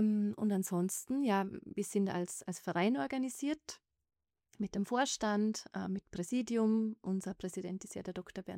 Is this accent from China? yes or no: no; Vorarlberg, Austria; Und wir sind auch als Vorarlberger am weitesten entfernt von den Wiedern.